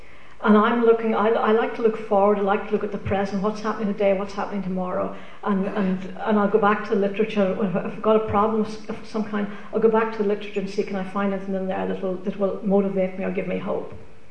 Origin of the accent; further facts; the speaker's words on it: Northern Ireland, United Kingdom; I grew up in Northern Ireland